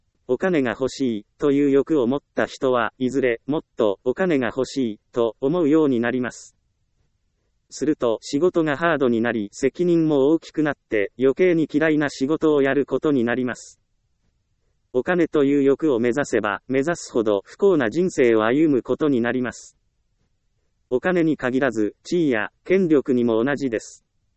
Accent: Ehime, Japan; 私はもともと田舎出身、愛媛県ですから、家の周りにはたくさん神社があり

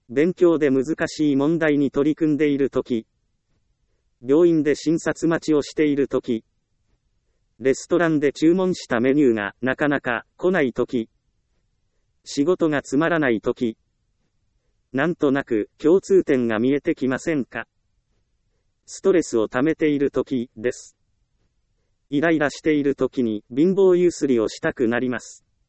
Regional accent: Ehime, Japan; 出身は愛媛の田舎町です。

